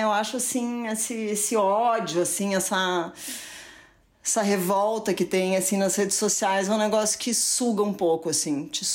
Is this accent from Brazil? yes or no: yes; Porto Alegre, Rio Grande do Sul, Brazil; eu lembro quando eu era criança em Porto Alegre